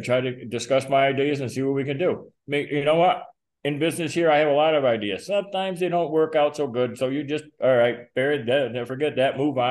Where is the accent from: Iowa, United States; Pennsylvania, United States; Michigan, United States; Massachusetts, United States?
Massachusetts, United States; North Adams; Well, Bill, I grew up in North Adams. We never had city sanitation.